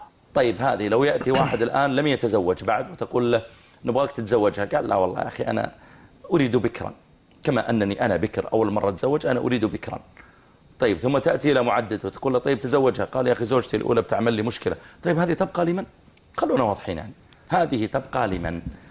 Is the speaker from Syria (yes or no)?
no; Saudi Arabia; نحن عندنا في السعودية، طبعا هي تختلف باختلاف العادات والتقاليد في البلدان